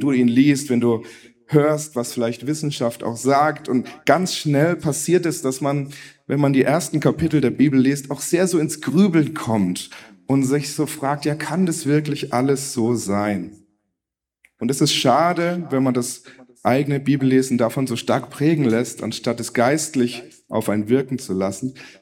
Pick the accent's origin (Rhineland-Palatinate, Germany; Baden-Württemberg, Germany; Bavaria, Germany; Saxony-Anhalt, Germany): Bavaria, Germany; Also jetzt muss man als Franke aufpassen.